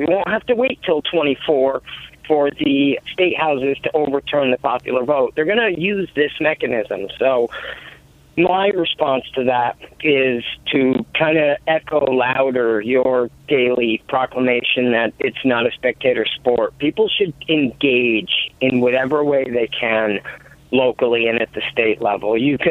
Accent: New York, United States; now in Pennsylvania, United States; I'm a New Yorker living in Pennsylvania

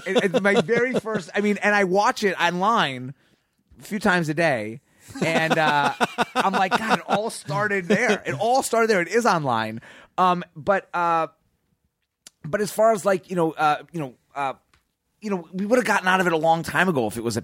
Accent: Chicago, Illinois, United States; I grew up in Chicago. My mom took me to an audition one day because there was auditions at our like local community center.

